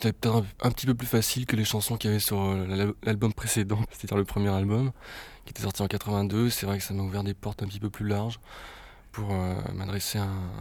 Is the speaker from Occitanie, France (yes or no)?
no; Rennes, Brittany, France; parce que je viens de Rennes